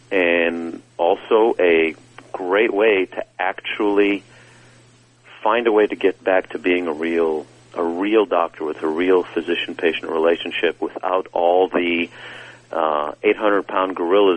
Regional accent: Cleveland, Ohio, United States; now in Texas, United States; where I grew up in Cleveland, it was called Pop, or where I'm in Texas now, it's called Coke.

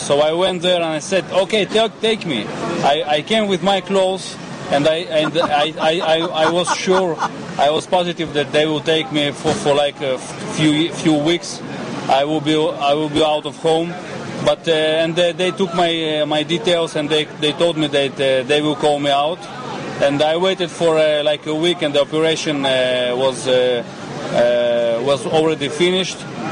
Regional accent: Sevastopol, Crimea, Ukraine; Yeah, I'm actually from the Crimea, from Sevastopol, which has been taken.

